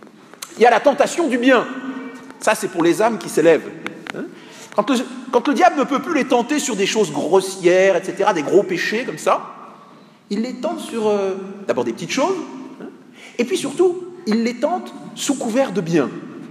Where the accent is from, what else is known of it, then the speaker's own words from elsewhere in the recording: Grand Est, France; moi je suis lorrain